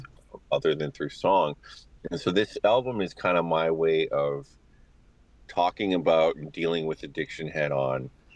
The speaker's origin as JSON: {"language": "English", "town": "Osoyoos", "region": "British Columbia", "country": "Canada", "tie": "born or raised there", "said": "I'm from the Osuyas Indian Band in South Okanagan Valley."}